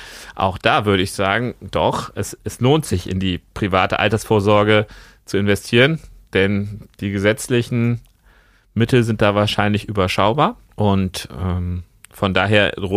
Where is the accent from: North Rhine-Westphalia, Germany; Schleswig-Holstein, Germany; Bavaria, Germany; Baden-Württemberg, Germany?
Schleswig-Holstein, Germany; Sylt; ich bin nicht auf Sylt geboren, sondern ich bin da erst mit ungefähr 5-6 Jahren hingezogen und bin dort dann bis zum Zivildienst geblieben.